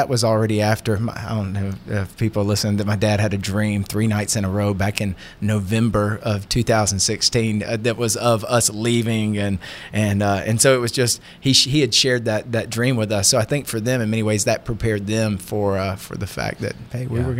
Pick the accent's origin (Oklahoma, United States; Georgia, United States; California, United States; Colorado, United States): Georgia, United States; Lawrenceville; also born or lived in Decatur; So I was born there and grew up in Lawrenceville, Georgia, which is right smack in the middle of Gwinnett Count